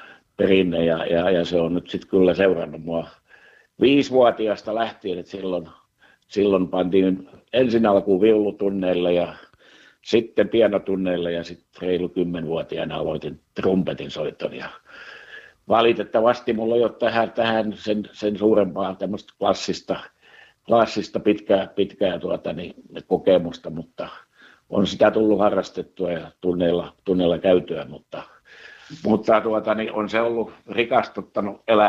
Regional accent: Turku, Southwest Finland, Finland; now in Naantali, Finland; No syntyisin olla, vaikka nyt ollaan asuttu 31 vuotta Naantalissa, niin syntyisin olen ihan Turusta, eli läheltä, niin sanottu paljasjalkainen turkulainen

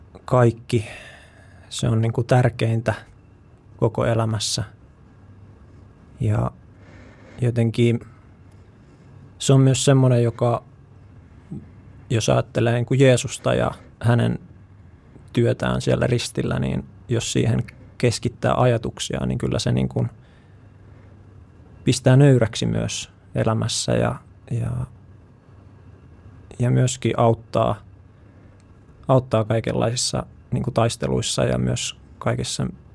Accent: Kouvola, Kymenlaakso, Finland; now in Jyväskylä, Finland; Tuun tuolta Jyväskylästä. Mä oon lähtöisin Kouvolasta.

